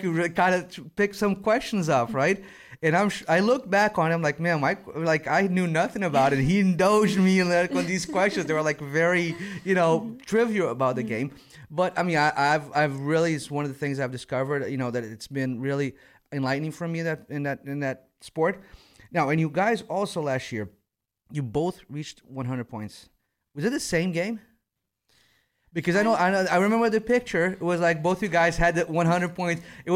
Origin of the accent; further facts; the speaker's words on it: Brazil; especially when I come from Brazil